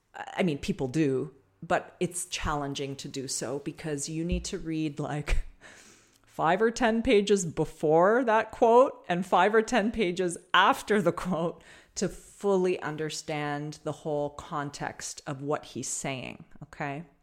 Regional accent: Canada; I'm Canadian, so.

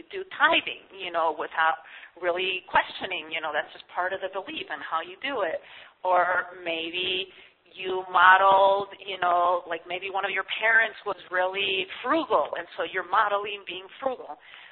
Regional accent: Spain; because I grew up in Spain

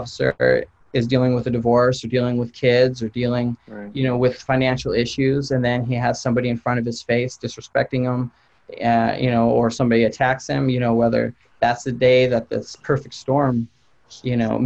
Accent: United States; I usually just tell them I'm an American. You know, that's my ethnicity, you know.

